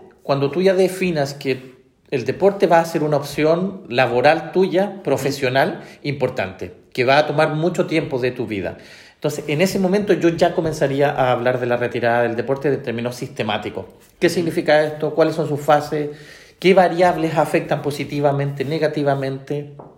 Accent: Chile; Nosotros en Sudamérica, como buen chileno, a veces pensamos y nos miramos y nos nivelamos en términos de Sudamérica.

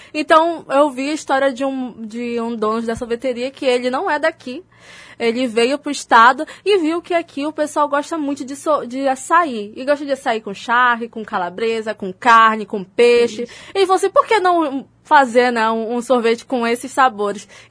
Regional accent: Amapá, Brazil; por mais que eu sou daqui, do Amapá, não conhecia o bacuri

